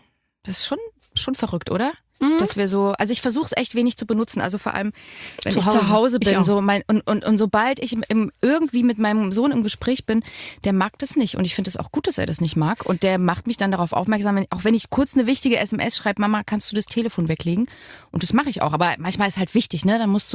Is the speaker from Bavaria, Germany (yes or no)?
no; Thuringia, Germany; accent: Thuringian; mein Dialekt, Thüringisch, war ganz schlimm.